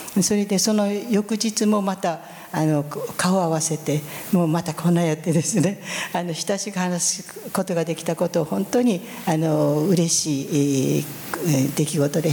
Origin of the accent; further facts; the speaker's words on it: Fukuoka, Japan; それで私は福岡から来ましたって、日本から福岡ですって言っても福岡が分かられないんですね。だから日本の南の方の福岡ですよって言って